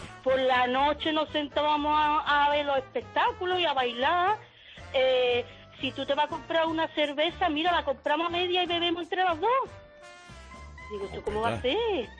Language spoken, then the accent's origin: Spanish; Malaga, Andalusia, Spain; somos de aquí de Málaga